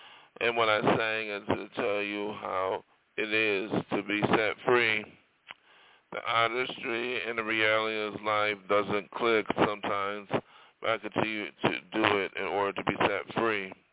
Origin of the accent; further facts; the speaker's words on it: New York, United States; now in Los Angeles, United States; That's why I came from New York State and came to Hollywood to be a star.